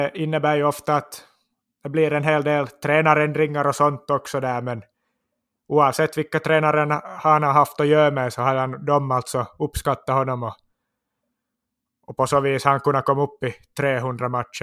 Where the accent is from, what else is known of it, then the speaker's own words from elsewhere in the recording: Finland; Jag minns att när jag kom som finne till Italien